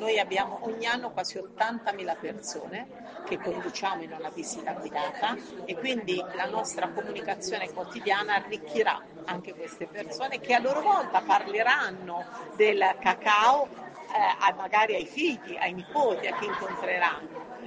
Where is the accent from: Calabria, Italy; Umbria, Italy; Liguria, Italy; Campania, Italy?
Umbria, Italy; Perugia; io sono di Perugia, sono nata tra l'altro di fronte alla vecchia fabbrica di cioccolato e questo terreno di relazione, noi perugini siamo un po' freddi